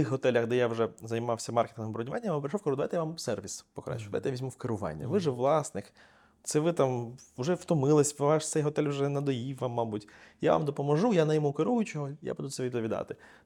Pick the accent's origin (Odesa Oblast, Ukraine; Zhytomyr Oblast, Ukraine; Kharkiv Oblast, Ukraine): Odesa Oblast, Ukraine; Odesa; і що я одесит, і це сприймалося як інший всесвіт.